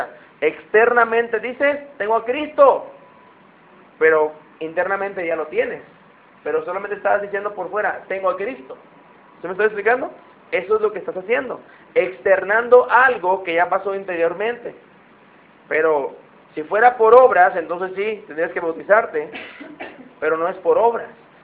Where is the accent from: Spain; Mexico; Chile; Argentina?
Mexico; Y voy a regatearle, porque somos los mexicanos, ¿verdad?